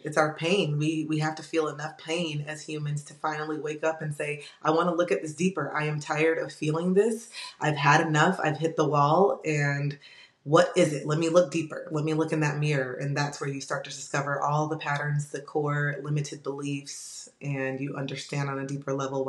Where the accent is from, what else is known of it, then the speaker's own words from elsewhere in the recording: Tampa, Florida, United States; I was just very unhappy and still in Tampa, Florida. Had never left my hometown, traveled a lot, but never lived anywhere else but my hometown.